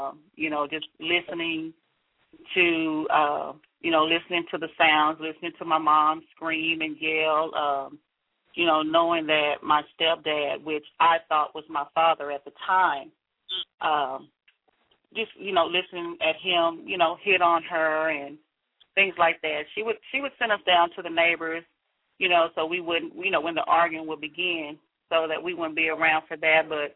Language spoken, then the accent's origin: English; Dallas, Texas, United States; also born or lived in Shreveport, Louisiana; I'm from Dallas, Texas. I was originally born in Shreveport, Louisiana.